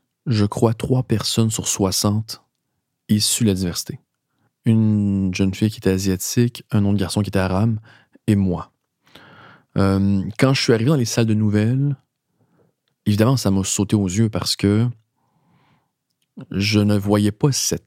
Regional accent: Montreal, Quebec, Canada; Je suis né ici à Montréal, j'ai grandi au Québec.

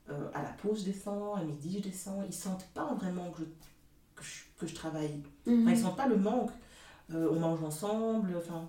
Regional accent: Brussels, Brussels-Capital Region, Belgium; now in Braine-l'Alleud, Belgium; Donc moi, je suis née à Bruxelles, je suis toute ma vie à Bruxelles. Ça fait que 4 ans que je suis à Braine-l'Alleud, quand j'ai décidé d'agrandir ma famille, en fait.

